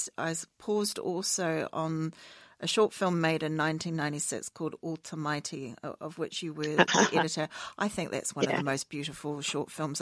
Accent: New Zealand; because I was a little bit lost in what it meant to be a New Zealander.

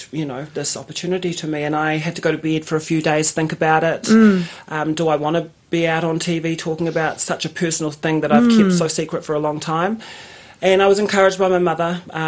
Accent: Masterton, Wellington, New Zealand; And I've travelled a lot, so I'm quite worldly. And this is my hometown, Masterton, but you know, I belong to the world.

